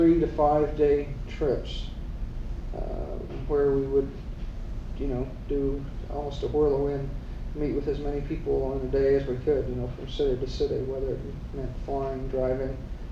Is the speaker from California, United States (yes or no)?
yes; California, United States; Yes, I'm a lawyer from Southern California.